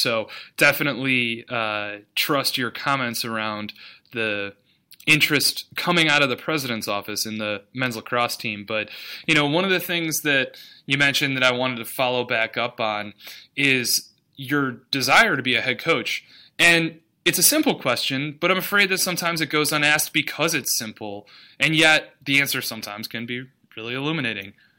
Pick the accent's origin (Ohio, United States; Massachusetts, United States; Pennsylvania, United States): Ohio, United States; Cleveland; so growing up in Cleveland, Ohio